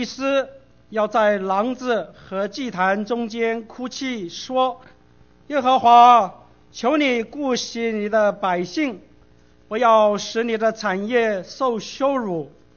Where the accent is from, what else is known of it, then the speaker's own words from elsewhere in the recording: Guangdong, China; 谁叫我们是广东人呢，我们老广很懂得吃的，对不对？